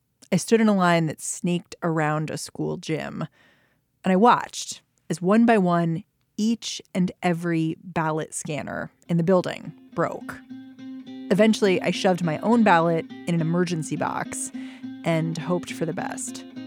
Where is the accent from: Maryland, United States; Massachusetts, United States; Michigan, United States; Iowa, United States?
Maryland, United States; I mean, it's funny because I grew up in Maryland. I saw those license plates.